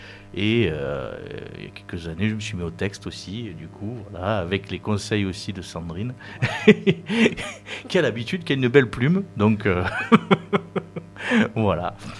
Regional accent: Marignane, Provence-Alpes-Côte d'Azur, France; Alors bon, moi je suis originaire de Marignane.

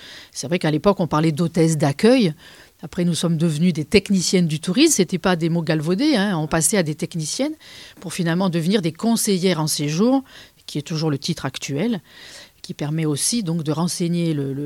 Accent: Provence-Alpes-Côte d'Azur, France; Je suis des Alpes de Haute-Provence.

